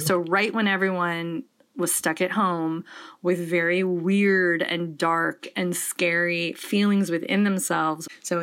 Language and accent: English; Detroit, Michigan, United States; And even as a kid growing up in Detroit, witnessing that, my siblings and I all felt like this wasn't right.